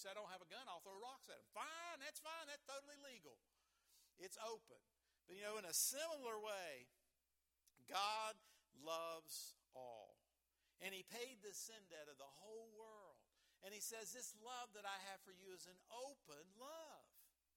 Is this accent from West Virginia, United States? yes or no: yes; West Virginia, United States; a native West Virginian. I'm from southern West Virginia. That's why I talk a little bit funny. I'm from Fayette County, down around where the New River Gorge Bridge is.